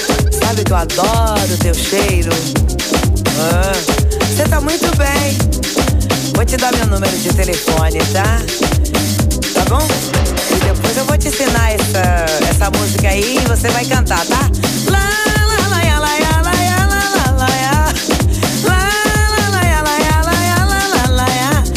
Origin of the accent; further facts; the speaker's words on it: Bahia, Brazil; Ah, eu sou da Bahia. É, mas que coisa, né? Uma baiana e um carioca se encontrando aqui em Paris.